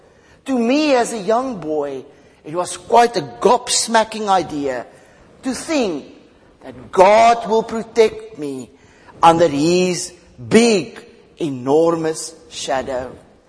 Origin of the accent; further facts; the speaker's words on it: North West, South Africa; As you all know, I grew up in South Africa, in the province of Western Transvaal. It's also called the Flatland.